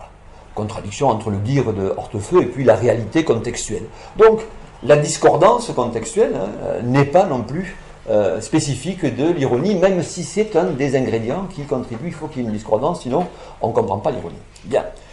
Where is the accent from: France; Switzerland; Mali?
France; Auvergne-Rhône-Alpes; parce que je suis Auvergnat